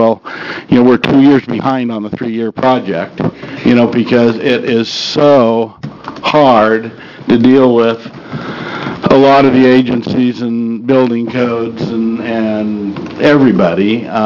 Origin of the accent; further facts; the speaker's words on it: Burns, Oregon, United States; I grew up in Burns